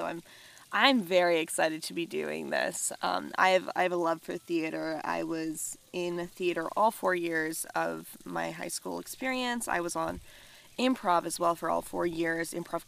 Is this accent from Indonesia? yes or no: no; Oakley, California, United States; I'm from Oakley, California. I'm so used to saying the Zoom stuff, so I almost said, I'm calling in from Oakley, California.